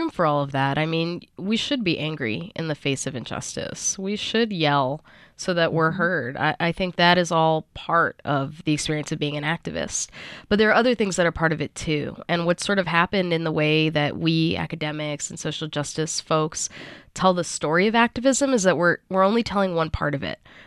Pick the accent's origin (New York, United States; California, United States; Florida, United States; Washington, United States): Florida, United States; Miami; first language Portuguese; English is a second language; Well, I grew up in Miami. My mother is Cuban. My father is Brazilian. So I grew up speaking English, Spanish, and Portuguese. Portuguese is my first language.